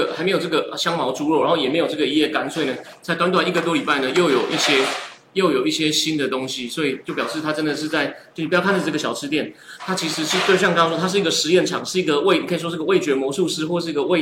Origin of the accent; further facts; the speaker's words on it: Taichung, Taiwan; 因为我其实是台中长大，可是这附近以前哦